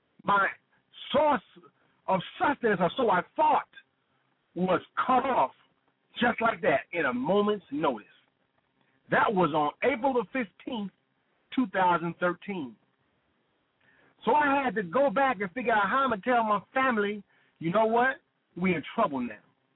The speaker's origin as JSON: {"language": "English", "town": "St. Louis", "region": "Missouri", "country": "United States", "tie": "born or raised there", "moved": "as an adult", "lives_now": "Atlanta, United States", "said": "Born and raised in St. Louis, Missouri. I left St. Louis, Missouri to pursue the music industry as a producer. And I moved to Atlanta, Georgia in 1994."}